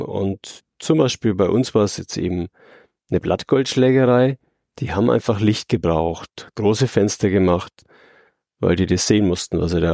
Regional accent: Fürth, Bavaria, Germany; Also ich bin sogar aus Fürth, in Fürth geboren. Ich kenne das halt gar nicht anders.

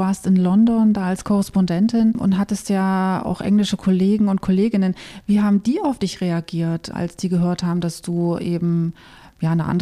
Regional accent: Jena, Thuringia, Germany; die sich ausgerechnet in meiner Heimatstadt Jena gegründet hat

